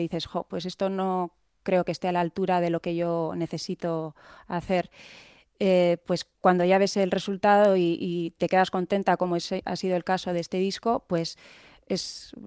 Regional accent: Vitoria-Gasteiz, Basque Country, Spain; y eso que somos de Gasteiz, que parece que suelen ser grupos más de la zona, ¿no?

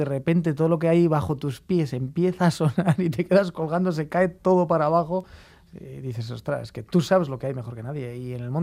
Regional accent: Lemoa, Basque Country, Spain; es de mi pueblo, de Lemona concretamente

